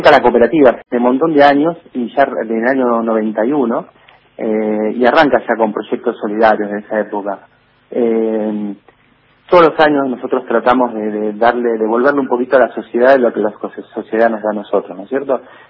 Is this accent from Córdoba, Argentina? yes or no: no; Buenos Aires, Argentina; moved away as an adult; now in Bariloche, Argentina; yo en la cooperativa entré en el 2005, cuando llegué a Bariloche, yo era de Buenos Aires, de capital. Me vine para acá, como muchos, porque queremos cambiar o no nos gustaba la forma de vida de la gran ciudad